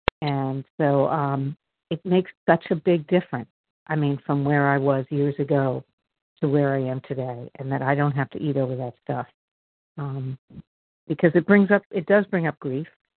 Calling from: Pennsylvania, United States; a recovered compulsive overeater from outside of Philadelphia, Pennsylvania.

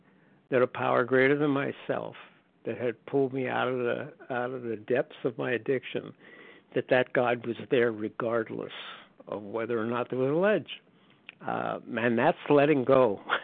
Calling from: North Carolina, United States; recovered compulsive overeater from North Carolina.

